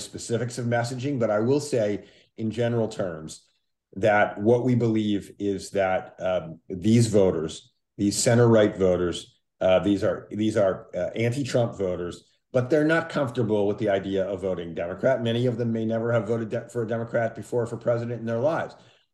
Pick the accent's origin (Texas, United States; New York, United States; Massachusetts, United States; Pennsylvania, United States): Pennsylvania, United States; Again, I'll refer to my home state of Pennsylvania.